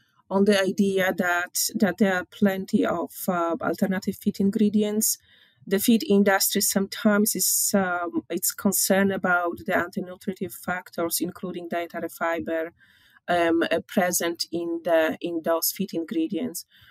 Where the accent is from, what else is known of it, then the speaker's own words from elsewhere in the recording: Poland; moved away as an adult; now in Canada; I'm originally from Poland. I graduated from university, the most beautiful university in Europe, I may say, in Olsztyn. And I did my PhD and I came to Canada to do my postdoc.